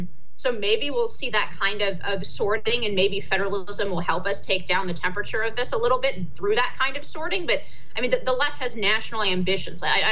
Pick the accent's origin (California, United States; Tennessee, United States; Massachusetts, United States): California, United States; I'm originally from California, and we've been doing this forever.